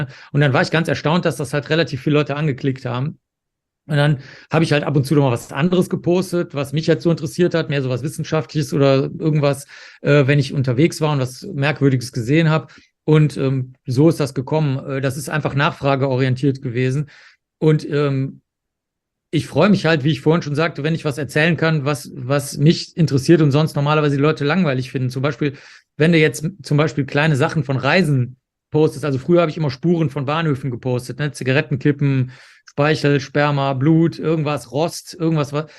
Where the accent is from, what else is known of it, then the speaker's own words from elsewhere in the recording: Cologne, North Rhine-Westphalia, Germany; ich bin ja aufgewachsen in Köln, wo die Privatsender entstanden sind